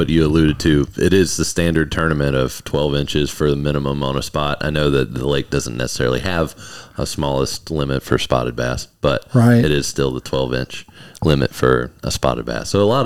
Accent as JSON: {"language": "English", "region": "North Carolina", "country": "United States", "tie": "born or raised there", "said": "Actually, I grew up in North Carolina, and my fishing mentor for tournaments was a co-founder of Warriors on the Water."}